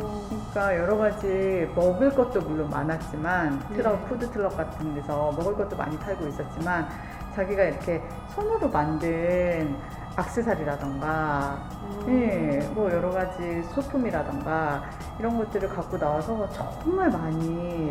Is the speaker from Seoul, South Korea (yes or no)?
no; Daegu, South Korea; 저희는대구가고향이거든요저같은경우에는네그래서대구가서기억에남는건이제그먹는거음식이너무맛있잖아요